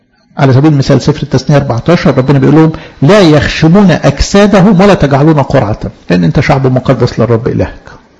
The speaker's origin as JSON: {"language": "Arabic", "country": "Egypt", "said": "كيهود وكمصريين بحكم ال 400 سنة اللي قعدوهم عندنا في مصر"}